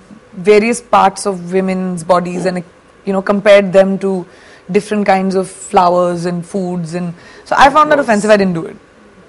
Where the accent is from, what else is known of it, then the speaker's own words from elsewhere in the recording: India; See, we come from the land of Kama Sutra. Okay, we come from Ajanta and Allura.